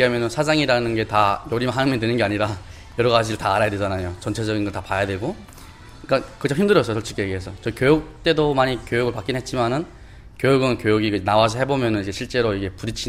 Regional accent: North Korea; 저희가 북한에서 왔는데

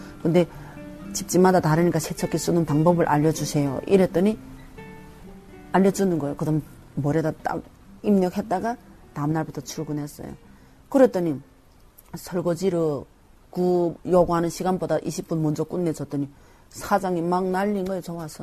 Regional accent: North Korea; moved away; 내가 그 제대로 북한에서 왔단 말하면 얼마나 큰 상처 받겠어요.

